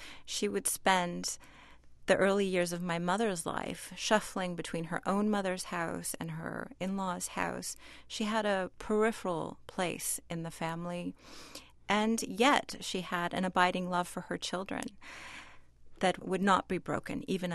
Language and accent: English; California, United States; many of these scents, as you say, were familiar to me growing up in California. Our world was very much an Iranian one. The one we recreated in California was an Iranian world.